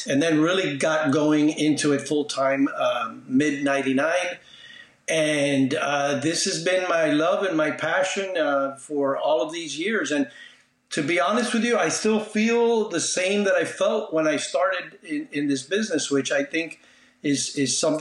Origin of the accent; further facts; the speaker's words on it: Miami, Florida, United States; Born and raised in Miami. Of course, immigrant parents. Mom and dad came from Cuba.